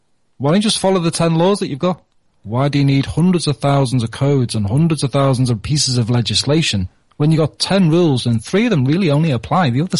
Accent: England, United Kingdom; As an Englishman, when I first heard of Brehon Law, when Vin was talking about it, I had no idea.

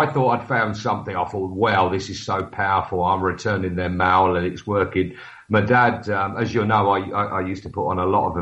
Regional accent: Milton Keynes, South East England, United Kingdom; And I'm from Milton Keynes, never met the guy

